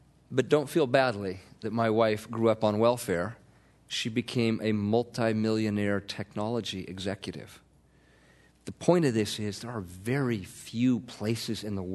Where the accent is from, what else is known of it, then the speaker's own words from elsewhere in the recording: Los Angeles, California, United States; born there; Since I was born in Los Angeles in 1956, California has catapulted from being a middling state to be one of the great economic superpowers in the world.